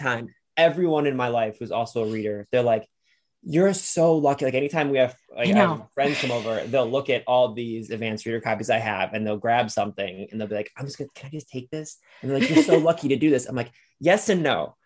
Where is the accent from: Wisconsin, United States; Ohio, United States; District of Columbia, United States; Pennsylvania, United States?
Ohio, United States; Lorain; I grew up in a very diverse city. I grew up in Lorain, Ohio.